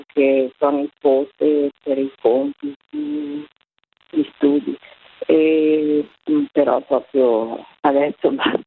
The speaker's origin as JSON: {"language": "Italian", "town": "Milan", "region": "Lombardy", "country": "Italy", "said": "sono milanese. Sono pensionata, ho 74 anni, quasi 75"}